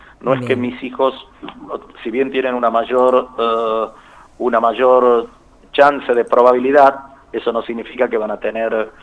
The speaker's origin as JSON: {"language": "Spanish", "country": "Argentina", "said": "Nosotros somos un país, Argentina, de mediana frecuencia"}